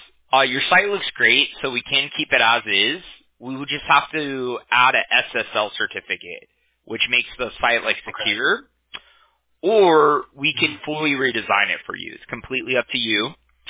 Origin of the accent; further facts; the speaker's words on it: Huntington Beach, California, United States; I'm from Huntington Beach. Okay. It's like the next city over.